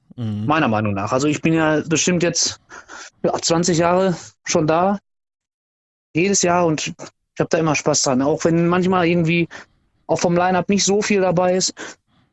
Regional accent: Gelsenkirchen, North Rhine-Westphalia, Germany; Ja, aber wir sind wirklich absolute Original-Gelsenkirchener. So nicht einmal irgendwie weggezogen, innerhalb von Gelsenkirchen mal immer so umgezogen

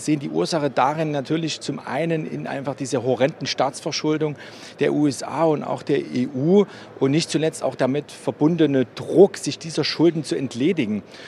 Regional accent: Germany; born there; ich bin in der DDR geboren.

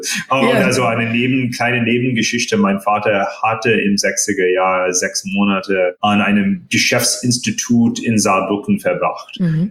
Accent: India; also born or lived in United States; now in Germany; Ja, das haben wir sozusagen verdient sozusagen nach 8, 9 Jahren in den USA. Aber als Inder bin ich interessanterweise auch nicht wahrgenommen

